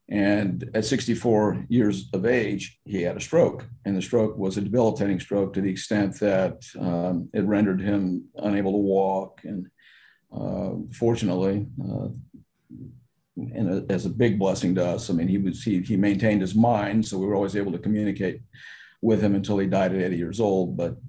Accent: Tampa, Florida, United States; also born or lived in Houston, Texas; I was born in Houston, Texas, simply because my dad was traveling at the time. But I'm really a Florida native. I'm a Tampa native. I've been in Tampa, the Tampa Bay area, for 63 of my 64 years.

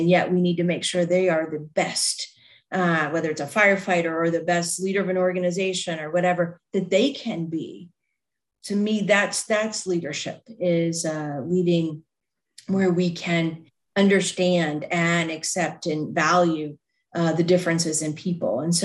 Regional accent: Nashville, Tennessee, United States; So I was raised in a Baptist church down in Tennessee. I grew up in the Nashville area.

